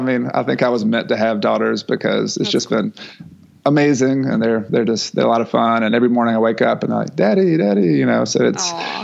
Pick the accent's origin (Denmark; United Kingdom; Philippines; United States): United States; the South; I'm from the South, so maybe that doesn't resonate with anybody else.